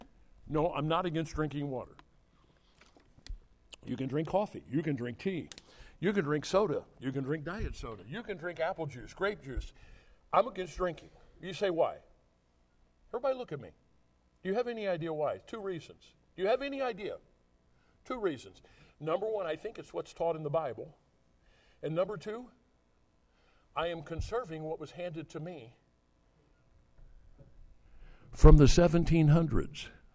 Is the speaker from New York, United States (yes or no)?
no; Fieldon, Illinois, United States; I grew up in First Baptist Church of Fieldon, Illinois.